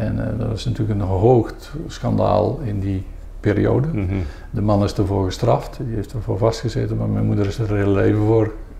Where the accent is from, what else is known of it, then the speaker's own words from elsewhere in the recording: Son, North Brabant, Netherlands; first language Brabant dialect; Ik ben in Son geboren, dat is een plaatsje tegen Eindhoven aan. Een plattelandsdorp, school ook. En ik kwam natuurlijk van de boerderij. Ik heb op die lagere school een beetje Nederlands leren praten, want het was dialect.